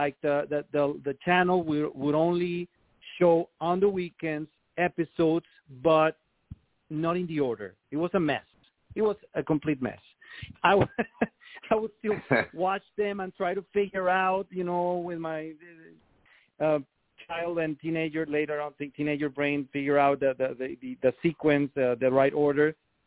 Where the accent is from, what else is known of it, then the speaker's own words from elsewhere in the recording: Mexico; accent: Mexican; English is a second language; As you guys can hear, I have an accent. I'm from Mexico.